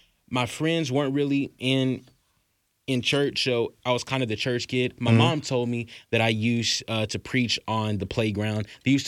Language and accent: English; Nacogdoches, Texas, United States; now in Houston, United States; I'm born and raised in Nacogdoches, Texas. We moved to Houston about 8 years ago